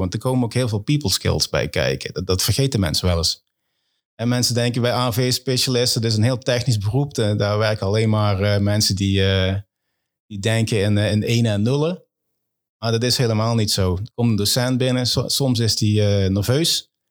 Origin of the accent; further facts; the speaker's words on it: Limburg, Netherlands; Ik kom oorspronkelijk uit Limburg. Ik woon een jaar of 25 alweer in Brabant.